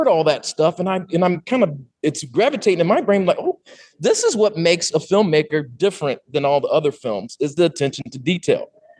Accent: California, United States; because I'm originally from the Bay, and that's where we were making all of our other films.

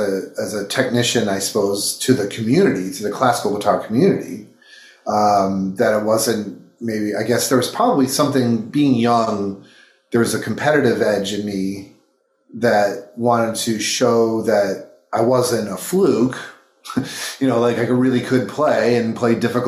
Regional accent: Buffalo, New York, United States; I remember they came to Detroit because I'm from Buffalo

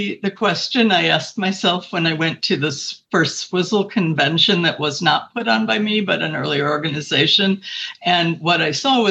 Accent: Chicago, Illinois, United States; and then my hometown was Chicago. So I started with Chicago

